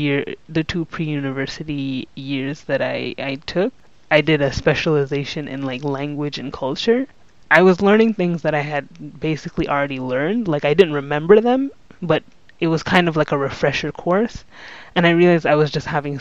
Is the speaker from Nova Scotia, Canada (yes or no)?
no; Quebec, Canada; So more specifically, I'm from Canada in the province of Quebec. So if anybody knows anything about that province, it's that it's mostly French-speaking. As a child, obviously, my whole life was in English.